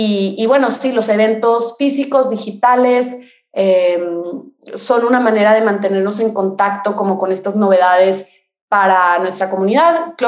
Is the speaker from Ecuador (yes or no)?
no; Mexico; y hablando más que nada como mexicana, pero sé que sabemos que es un tema mundial